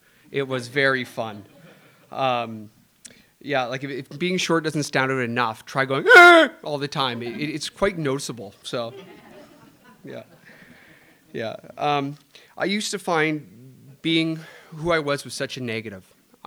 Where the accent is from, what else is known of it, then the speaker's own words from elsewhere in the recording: British Columbia, Canada; I was raised in Vancouver Island, BC, by an alcoholic mother.